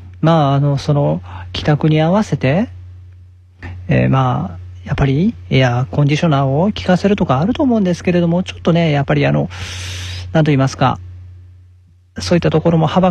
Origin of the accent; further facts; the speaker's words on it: Hikone, Shiga, Japan; 我がふるさとの滋賀県彦根市の人口と大体同じぐらいだなと思ったんですね